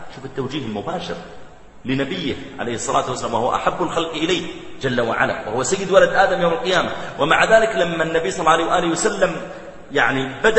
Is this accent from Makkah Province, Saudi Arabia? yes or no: no; Riyadh, Riyadh Province, Saudi Arabia; وأن عندنا في الرياض، لا أقول منطقة الرياض، لا في الرياض